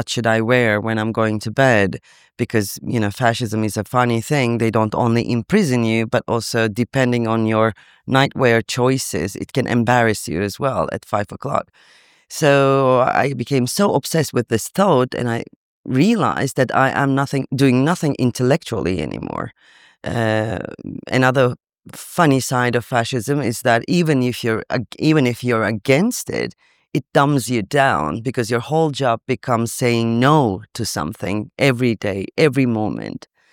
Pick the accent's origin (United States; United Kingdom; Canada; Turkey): Turkey; moved away as an adult; Because I left my country in 2016. I'm from Turkey.